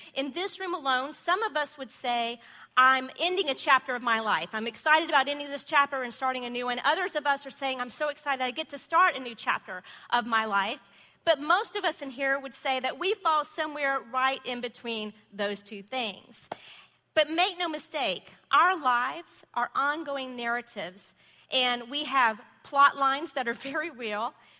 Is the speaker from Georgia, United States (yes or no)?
yes; Decatur, Georgia, United States; also born or lived in Avondale Estates; But I will say this, growing up in Decatur and Avondale Estates area, it was never as hip as it is now.